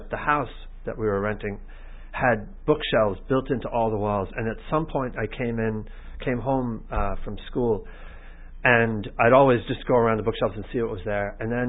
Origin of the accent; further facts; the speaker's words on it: Brooklyn, New York, United States; I grew up in Brooklyn. I grew up on East 27th Street and Avenue M.